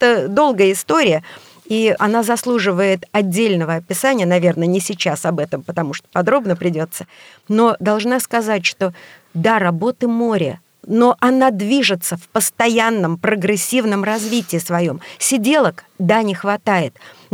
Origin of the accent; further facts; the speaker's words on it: Moscow, Russia; Ну, если спросите и про Москву, расскажу, конечно, это мой родной город.